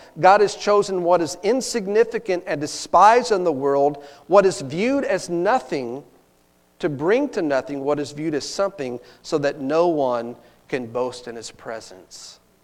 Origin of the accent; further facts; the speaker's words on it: Texas, United States; And I can say that because I'm from Texas, and we have a lot of hicks down there, okay?